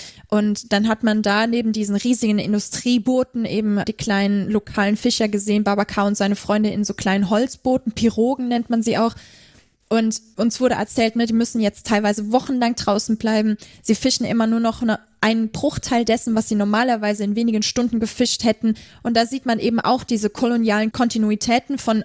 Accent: Germany; Und ich meinte so, ey, ich komme aus Deutschland.

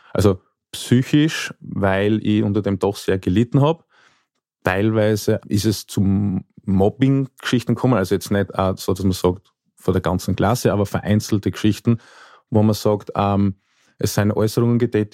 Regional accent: Oberwart, Burgenland, Austria; now in Styria, Austria; Ich bin in Oberwart aufgewachsen. Bin inzwischen jetzt schon in der Steiermark zu Hause

